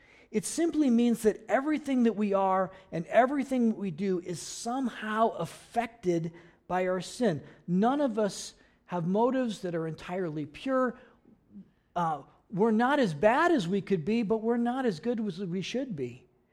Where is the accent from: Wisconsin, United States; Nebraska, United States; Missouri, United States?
Missouri, United States; St. Louis; Patty and I grew up in the St. Louis area. The Mississippi comes through there.